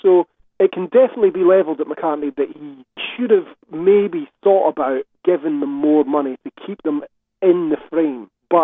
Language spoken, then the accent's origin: English; Scotland, United Kingdom; I think, I mean, look, I'm Scottish, man, right?